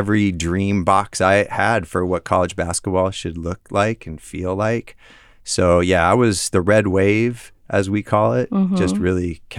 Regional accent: Colorado, United States; now in Fresno, United States; I was from Colorado originally, and I actually was kind of thinking more I was going to land back at like Colorado State or something like that.

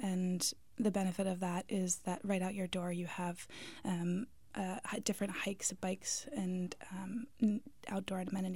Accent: Conway, New Hampshire, United States; I grew up in the area. I grew up in the Mount Washington Valley in Conway. And graduated eventually from Freiburg Academy just over the border in Maine and left for college like many of my colleagues

